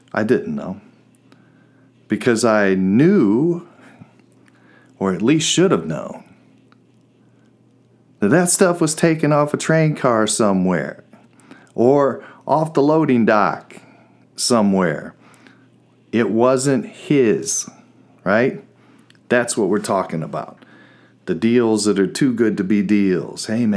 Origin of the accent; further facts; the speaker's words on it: Peoria, Illinois, United States; And in Peoria, she lived on the East Bluff. I grew up on the East Bluff.